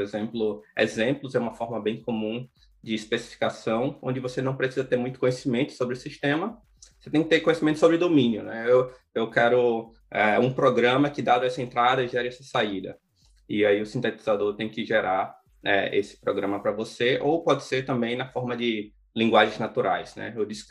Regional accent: Aracaju, Sergipe, Brazil; eu fiz graduação na Universidade Federal de Sergipe, eu sou de Aracaju.

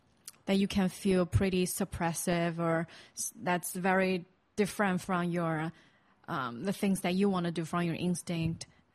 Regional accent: China; I mean, I grew up in China, so like thinking about like if I get into trouble like that would be so scary.

